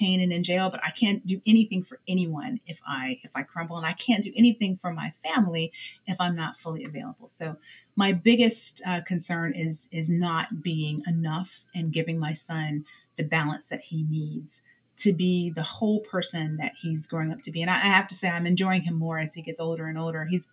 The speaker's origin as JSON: {"language": "English", "region": "Florida", "country": "United States", "said": "So, and I'm from Florida."}